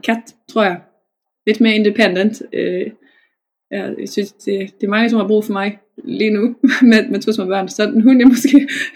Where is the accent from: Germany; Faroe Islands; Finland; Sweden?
Sweden; Gothenburg, Västra Götaland; Danish is a second language; now in Denmark; Jeg er meget svensk. Jeg er født og opvokset i Göteborg i Sverige.